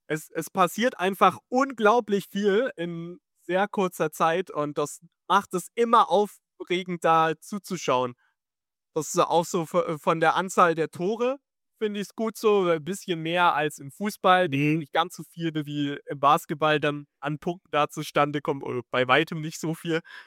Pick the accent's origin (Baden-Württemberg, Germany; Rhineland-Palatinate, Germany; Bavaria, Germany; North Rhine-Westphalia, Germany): Baden-Württemberg, Germany; Bietigheim-Bissingen; War bei den Bietigheim Steelers, der Verein bei mir in meiner Heimatstadt